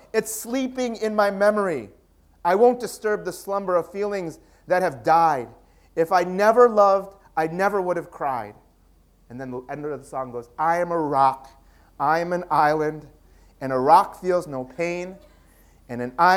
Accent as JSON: {"language": "English", "country": "United States", "tie": "born or raised there", "said": "Actually, you know, we lived and we grew up in the United States, but after living here for many years, you know what we realized?"}